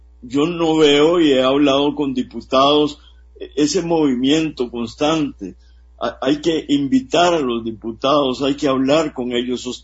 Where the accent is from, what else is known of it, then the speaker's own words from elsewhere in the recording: Costa Rica; hay que ser conscientes como costarricenses, todos los costarricenses